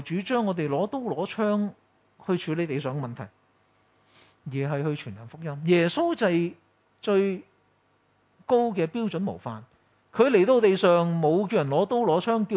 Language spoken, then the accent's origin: Cantonese; Taishan, Guangdong, China; now in Canada; 後嚟更加咧就開始我屋企又移民啦嚇，即係我台山人中意移民噶嘛，咁啊有哥哥又移民咗去加拿大嚇，有姐姐又嫁咗去三藩市咁樣嚇